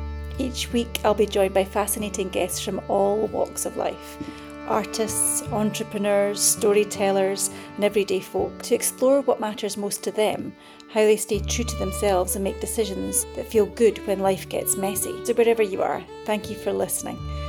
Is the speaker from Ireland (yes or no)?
no; Edinburgh, Scotland, United Kingdom; My dad worked in finance, my mum was a singer, and I grew up in and around Edinburgh, and it was a childhood full of horses and then more horses.